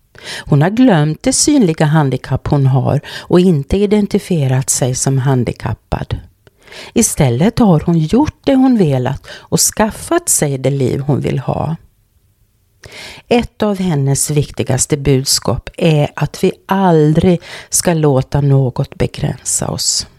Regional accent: Ostrobothnia, Finland; accent: Ostrobothnian; så pratade vi på vår gemensamma österbottniska dialekt och, eller en av alla som finns där i det landskapet.

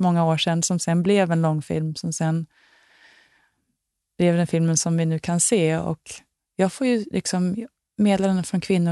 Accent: Sweden; now in Hollywood, United States; Jag är inte född i Hollywood, jag är faktiskt svensk.

